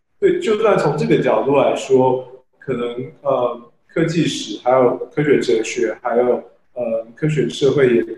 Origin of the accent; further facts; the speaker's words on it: Taiwan; moved away as an adult; 我虽然我是台湾出生长大的台湾人，但是因为我现在在国外工作，所以其实多少来说还是一个外人